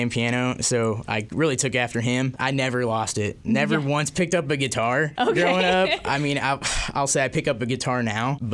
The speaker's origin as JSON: {"language": "English", "town": "Latham", "region": "Illinois", "country": "United States", "lives_now": "Nashville, United States", "said": "I'm from a little town called Latham, Illinois."}